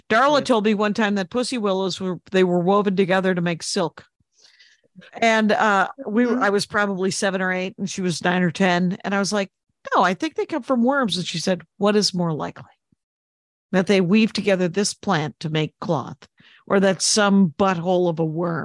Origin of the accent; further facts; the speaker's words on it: Wisconsin, United States; I said Scorsese because I'm from Wisconsin and he is of Italian ancestry.